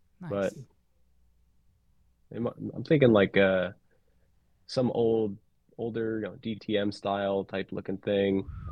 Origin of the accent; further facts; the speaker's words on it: Pennsylvania, United States; also born or lived in New Jersey / Connecticut / Florida / Colorado; But I grew up in Pennsylvania, then Connecticut, a little Florida.